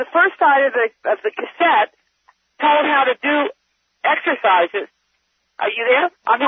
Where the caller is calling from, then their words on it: Oneida, New York, United States; I'm calling from Oneida, New York.